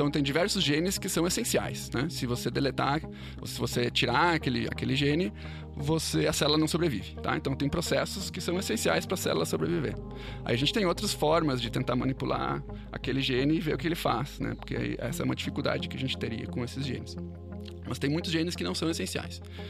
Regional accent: Rio Grande do Sul, Brazil; also born or lived in England; E agora tô de volta aqui no Brasil, sou originalmente do Rio Grande do Sul

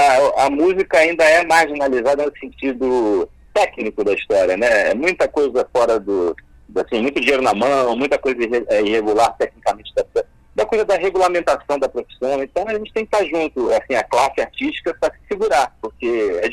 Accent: Rio de Janeiro, Brazil; quando eu falo que eu sou brasileiro, que eu sou de Copacabana e que a minha música tem a ver com a Bossa Nova

